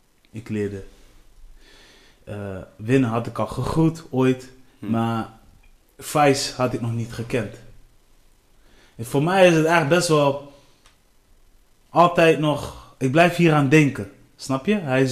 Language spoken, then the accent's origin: Dutch; Delfzijl, Groningen, Netherlands; in Groningen, want ik kom uit Delfzijl, hè?